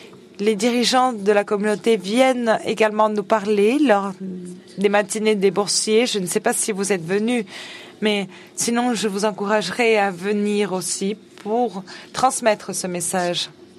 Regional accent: China; Je suis chinoise et boursière.

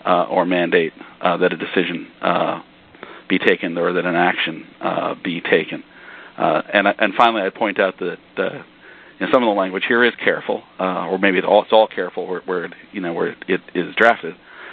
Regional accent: United States; while I only possess fluency in one language, which I guess defines me as an American

